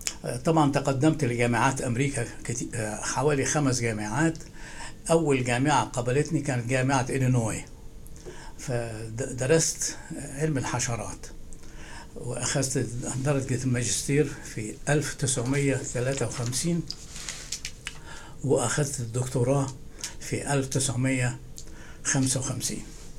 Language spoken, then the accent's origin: Arabic; Egypt; وأنا كنت مولود في مصر في أول ديسمبر 1928. وفي مصر أنا طبعا دخلت المدارس الابتدائية، ومنها إلى الثانوية، ومنها إلى الجامعة